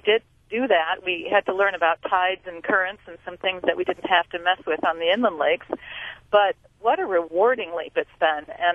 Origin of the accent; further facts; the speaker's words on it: Madison, Wisconsin, United States; now in Georgia, United States; The purpose of my call is that we're from Madison, Wisconsin, and I just don't see a lot of Midwesterners that make the leap to the ocean.